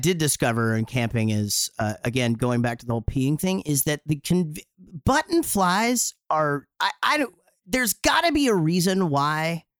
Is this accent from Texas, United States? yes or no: yes; Wichita Falls, Texas, United States; I'm from Wichita Falls. I just rip them in half.